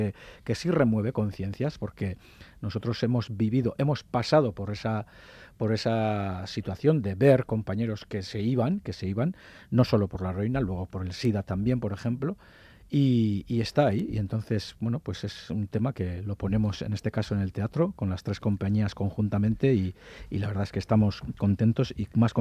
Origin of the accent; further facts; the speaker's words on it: Markina, Basque Country, Spain; toda esa generación que se perdió en mi pueblo, en caso en Marquina